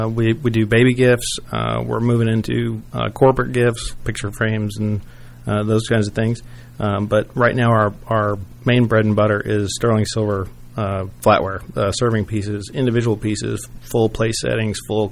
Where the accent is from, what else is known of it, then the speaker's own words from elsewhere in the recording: Atlanta, Georgia, United States; It was based in South Florida, and I've relocated it back to my hometown here in Atlanta.